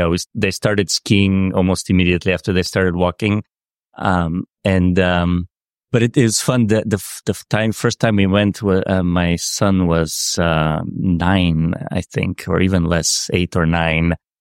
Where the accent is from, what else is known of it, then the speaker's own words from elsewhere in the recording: Sofia, Sofia City, Bulgaria; I grew up in Sofia in Bulgaria, and we have a mountain right up above the city